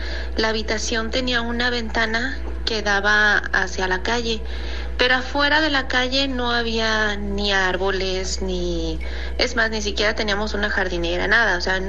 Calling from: Guadalajara, Jalisco, Mexico; de Guadalajara.

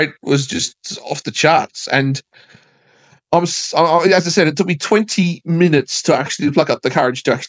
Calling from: Adelaide, South Australia, Australia; I'm calling from Adelaide, Australia.

